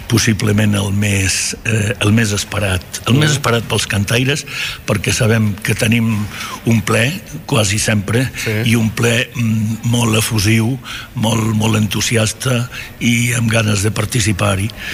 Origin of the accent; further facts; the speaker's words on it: Galicia, Spain; jo sóc gallec